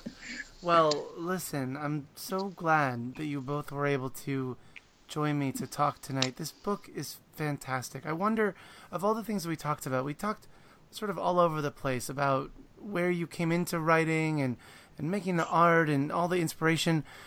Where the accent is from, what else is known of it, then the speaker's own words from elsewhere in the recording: United States; growing up in America, I've only ever seen guinea pigs in pet stores.